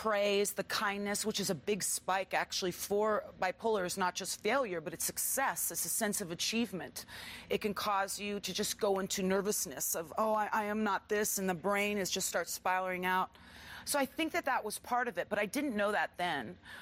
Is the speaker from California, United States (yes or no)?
yes; Los Angeles, California, United States; I was pretty young. I grew up here in Los Angeles, California.